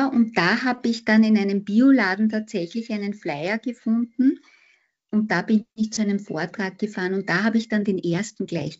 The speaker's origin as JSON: {"language": "German", "region": "Vienna", "country": "Austria", "tie": "born there", "said": "Geboren bin ich in Wien."}